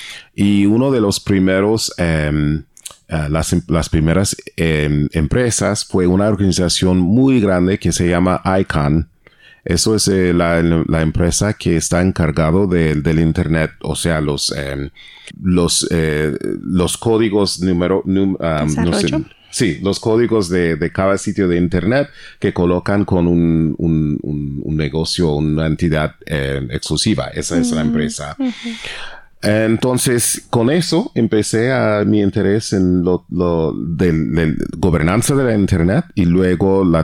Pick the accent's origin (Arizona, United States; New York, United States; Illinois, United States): Illinois, United States; Chicago; born there; Spanish is a second language; moved away; also born or lived in South Korea; Entonces, después de salir de Chicago, donde nací, yo vivía en Corea del Sur por unos 4 años, de 2003 a 2007